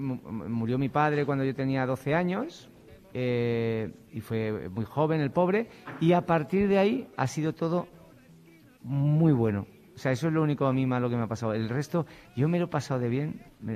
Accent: San Bartolomé de la Torre, Andalusia, Spain; Yo soy de San Bartolomé de la Torre

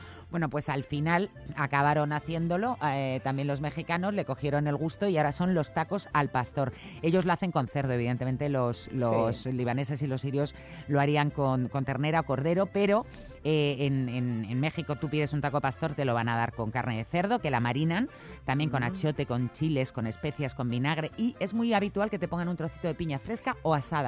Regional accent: Spain; como soy española

